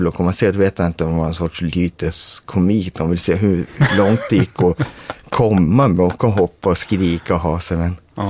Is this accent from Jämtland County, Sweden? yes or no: yes; Östersund, Jämtland County, Sweden; Vi var här från Östersund allihopa